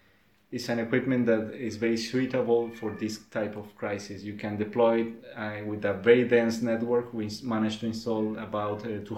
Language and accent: English; Colombia; I'm coming from Colombia.